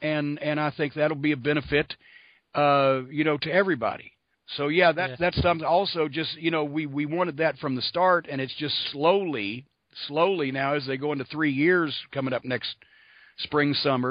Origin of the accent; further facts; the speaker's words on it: Kentucky, United States; I'm from Kentucky, goddammit.